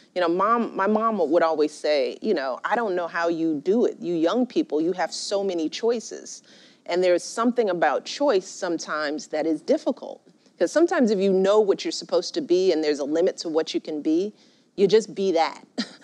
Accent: Chicago, Illinois, United States; I grew up in Chicago, rough and tumble politics

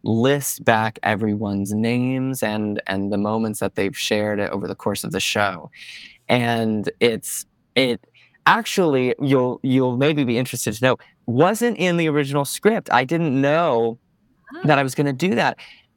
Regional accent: Stamford, Connecticut, United States; Yeah, I grew up in Stamford, Connecticut, which is only, for those who don't know, it's only about an hour by train outside of New York.

